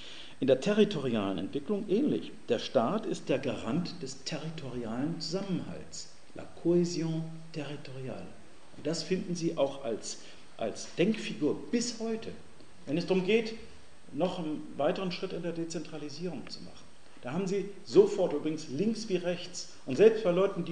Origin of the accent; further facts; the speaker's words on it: Bremen, Germany; aber ich komme aus Bremen, also in Bremen